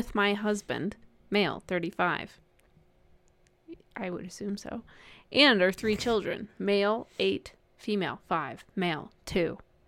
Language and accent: English; Midwest, United States; Growing up in the Midwest, we just had white people food. That was it.